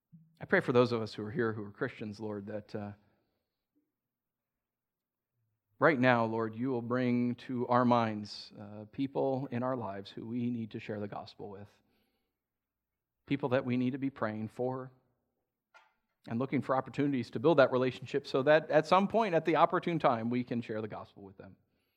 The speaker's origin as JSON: {"language": "English", "region": "New York", "country": "United States", "tie": "born or raised there", "said": "I grew up in New York. College football was nothing."}